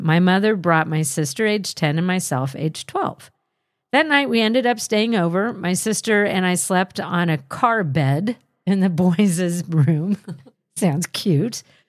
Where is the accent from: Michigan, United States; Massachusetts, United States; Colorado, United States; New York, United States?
Michigan, United States; Detroit; born or raised there